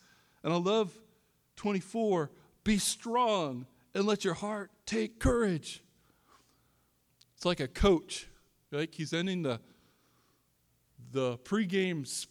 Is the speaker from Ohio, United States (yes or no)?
no; Iowa, United States; I can say that, I'm from Iowa.